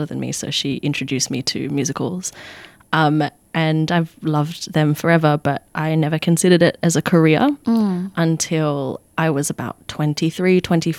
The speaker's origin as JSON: {"language": "English", "country": "Australia", "lives_now": "United Kingdom", "said": "And it was an exploration of my identity as a Filipina Australian person living in the UK at the time."}